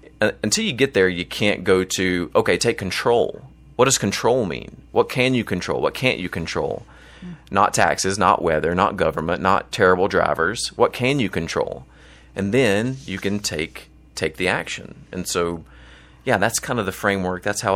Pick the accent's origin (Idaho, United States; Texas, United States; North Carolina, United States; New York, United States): North Carolina, United States; Mount Airy; I'm actually from Mayberry. So if you know the Andy Griffith Show, that's my hometown. It's called Mount Airy, North Carolina.